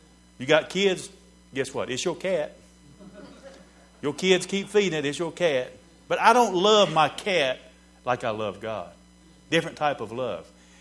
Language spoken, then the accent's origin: English; the South, United States; born there; I was born in the South. If anybody listens to this on the internet, we from the South down here.